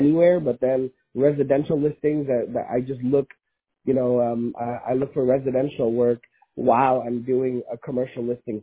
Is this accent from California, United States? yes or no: no; Arizona, United States; We came to Texas from Florida, and I'm from Arizona.